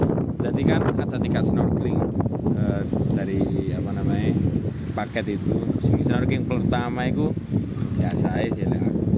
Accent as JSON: {"language": "Indonesian", "region": "Java", "country": "Indonesia", "accent": "medok", "said": "Dan orangnya mungkin ya tahu ya kita dari Jawa, soalnya pas kita bicara katanya medok."}